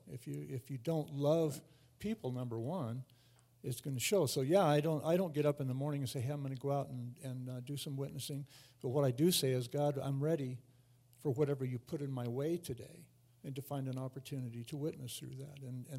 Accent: Durango, Colorado, United States; Like I said, I grew up in Durango.

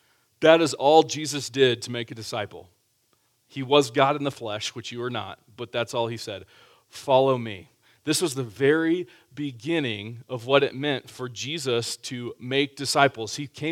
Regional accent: Austin, Texas, United States; So I grew up in Austin, Texas, as most of you know

